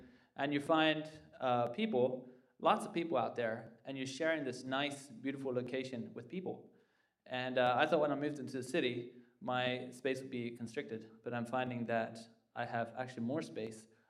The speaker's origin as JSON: {"language": "English", "town": "Baltimore", "region": "Maryland", "country": "United States", "said": "Baltimore"}